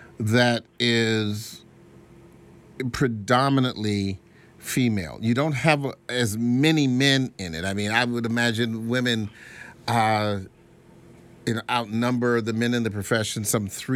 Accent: Lanham, Maryland, United States; my neighbor who lived just across the street from me when I was growing up in Lanham.

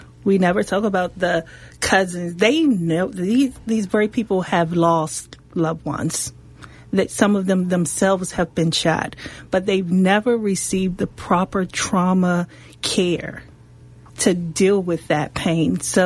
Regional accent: Washington, District of Columbia, United States; As a native Washingtonian growing up in Ward 8, my uncle was killed in 1989 on 22nd Street in Southeast.

